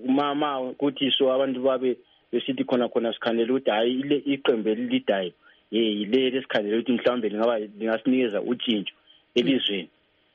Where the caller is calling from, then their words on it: Botswana; I'm calling from Botswana.